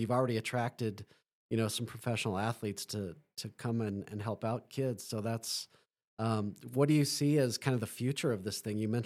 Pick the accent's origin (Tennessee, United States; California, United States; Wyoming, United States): Wyoming, United States; growing up in Wyoming myself without any professional sports, when you are a kid, you look up to those student athletes.